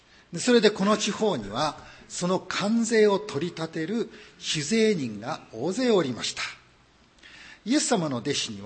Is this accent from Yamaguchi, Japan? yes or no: no; Osaka, Japan; 私が生まれ育ちました大阪では、儲かりまっかと挨拶をします。